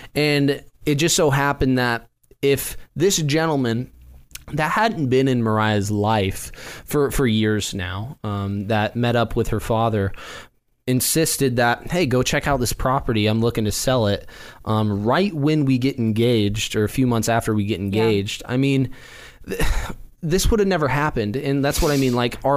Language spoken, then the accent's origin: English; Salem, Oregon, United States; We grew up in Southeast Salem. Mm-hmm. We're in Northeast Salem now.